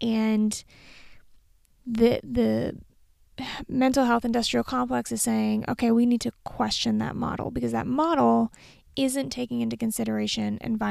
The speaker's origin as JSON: {"language": "English", "town": "East Fairfield", "region": "Vermont", "country": "United States", "tie": "born or raised there", "said": "So I grew up in a really small town. I had two towns. I grew up in Fairfield, Vermont. Technically East Fairfield. I grew up in East Fairfield."}